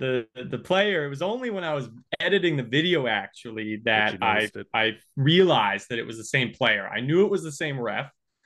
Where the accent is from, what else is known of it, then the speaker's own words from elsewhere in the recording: Niagara, Ontario, Canada; So I grew up in Niagara, and okay.